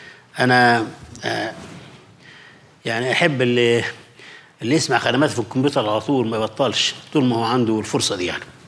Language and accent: Arabic; Egypt; في مثل عندنا في مصر كده